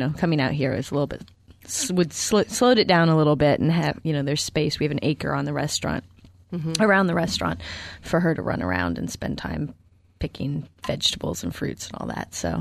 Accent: Marin, California, United States; also born or lived in New York; I'm not so new, though. I was born and raised in Marin.

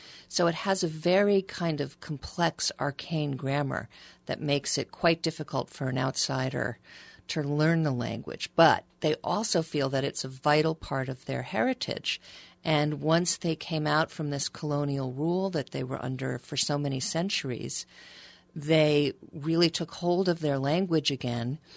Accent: New York, United States; I grew up in New York.

